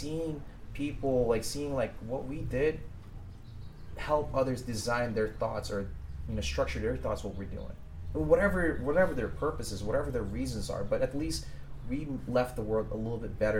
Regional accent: Philippines; You know, I came from Philippines. I came from a place where I never even had anything.

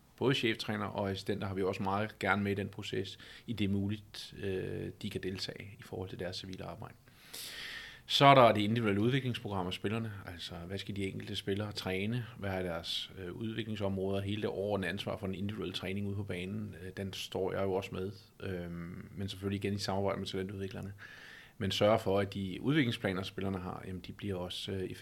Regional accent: Amager, Capital Region of Denmark, Denmark; now in Stensballe, Denmark; Jeg er 41 år gammel. Jeg stammer oprindeligt fra Sjælland af, fra Amager. Men har igennem de sidste 15 år boet i Vestdanmark, fordi jeg har haft job på den her side af bæltet. Jeg bor til daglig i Stensballe.

